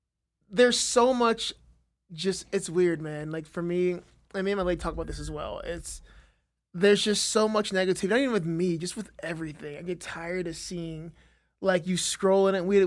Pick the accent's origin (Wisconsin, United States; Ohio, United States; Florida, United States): Ohio, United States; I'm from Ohio, and I feel like a bitch, man